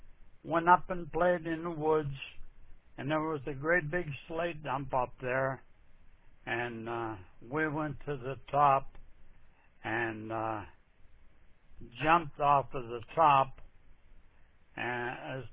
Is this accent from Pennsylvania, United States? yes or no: yes; Joffre, Pennsylvania, United States; born there; now in Pittsburgh, United States; I was born in February of 1936 on the 21st day in a little town called Joffre, which was in Washington County, nearby where Jock was born.